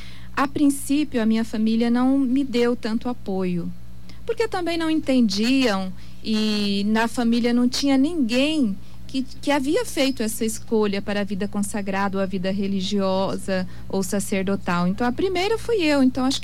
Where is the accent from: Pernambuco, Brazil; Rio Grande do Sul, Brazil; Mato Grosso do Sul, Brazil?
Mato Grosso do Sul, Brazil; Dourados; Eu sou daqui de Dourados mesmo. Minha família mora no Jardim Água Boa.